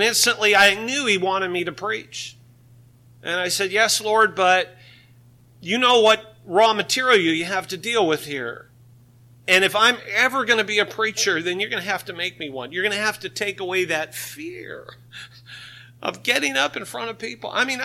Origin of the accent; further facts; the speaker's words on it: British Columbia, Canada; I grew up in British Columbia, and I watched your son Brett when he played in the BC Junior Hockey League as a 15 and 16-year-old kid